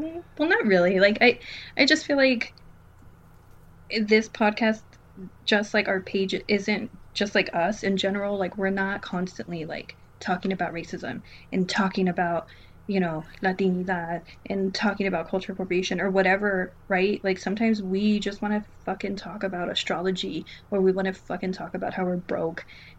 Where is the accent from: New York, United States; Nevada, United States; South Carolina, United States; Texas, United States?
Texas, United States; El Paso; Even though I'm from fucking, like, the border and I'm from El Paso and whatever, I am a fucking Valley girl.